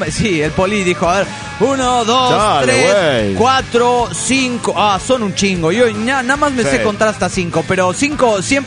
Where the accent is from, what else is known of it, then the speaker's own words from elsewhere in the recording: Mexico City, Mexico; del DF mexicano aquí en la Ciudad de la Esperanza.